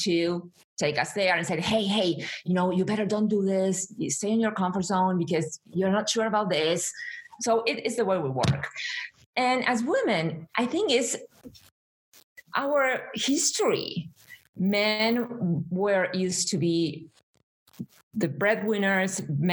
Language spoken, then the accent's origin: English; Argentina; English is a second language; I come from Argentina